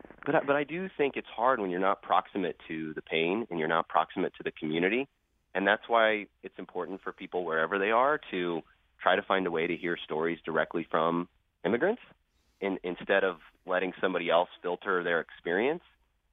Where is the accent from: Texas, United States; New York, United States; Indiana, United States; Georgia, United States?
Indiana, United States; Plainfield; now in Los Angeles, United States; I mean, I grew up in Plainfield, Indiana, and I didn't really know any immigrants.